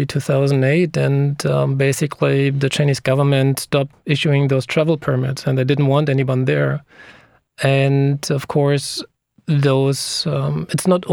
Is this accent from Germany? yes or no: yes; East Germany, Germany; English is a second language; with my own background growing up in East Germany and under communism